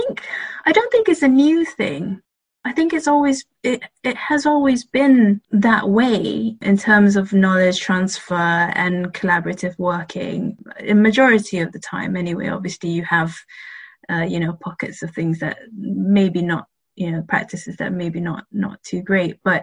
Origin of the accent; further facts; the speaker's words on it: Malaysia; I come from Malaysia, so it's Southeast Asia